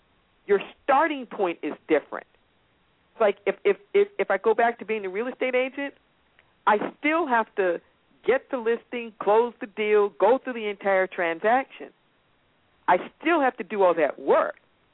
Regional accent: Los Angeles, California, United States; And I just mentioned that I came from Los Angeles.

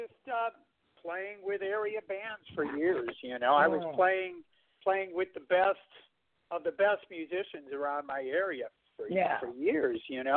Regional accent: South Bend, Indiana, United States; I'm originally out of South Bend, Indiana area.

